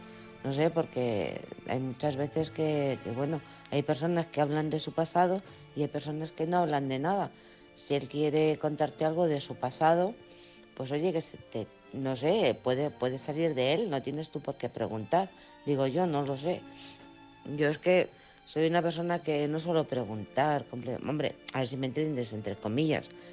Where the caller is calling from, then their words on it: Alcorcón, Community of Madrid, Spain; de Alcorcón.